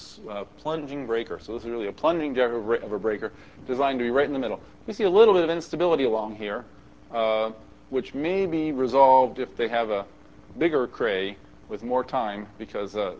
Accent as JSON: {"language": "English", "region": "California", "country": "United States", "said": "Maybe you can tell I'm from California."}